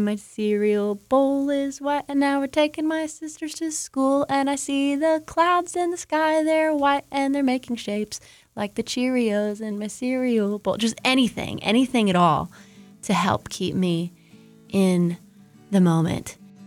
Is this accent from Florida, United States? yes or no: yes; Panama City, Florida, United States; I grew up in Panama City, Florida. I grew up in a big blended family.